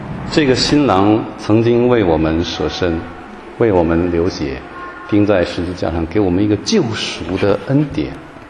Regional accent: Taiwan; now in Heidelberg, Germany; 像我从台湾来啊，我从小长大，我父亲是山东人，所以台湾同胞看我是外省第二代的家庭啊，这个外省人的家庭啊，外省人的家。

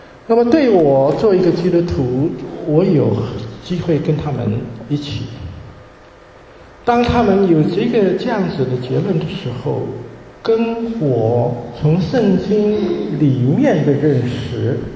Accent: Canada; 我作为一个加拿大人，我作为加拿大的华人，我作为基督徒，

